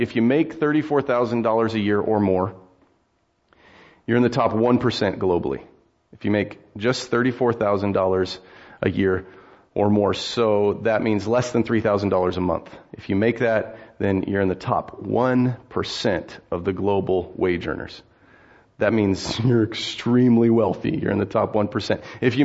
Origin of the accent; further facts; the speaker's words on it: United States; And guess what I am? I'm American.